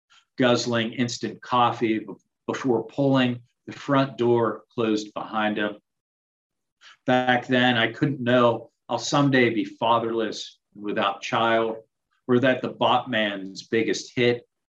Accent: Carnegie, Pennsylvania, United States; This next one's from my hometown of Carnegie and for my childhood friends, Len Bogatz and Rich Knisner.

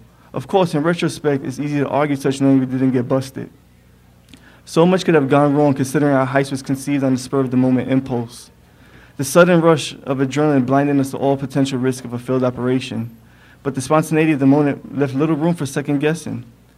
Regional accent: Bronx, New York, United States; I'm writing about growing up in the South Bronx. It's called Menida, which is the street I grew up on in the Hunts Point section of the South Bronx.

